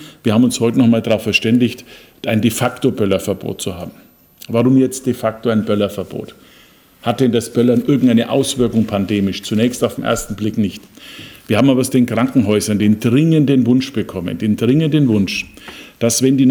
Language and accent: German; Bavaria, Germany; die sogenannte Startezeit bei uns in Bayern, wie man sagt, zwischen Weihnachten und Neujahr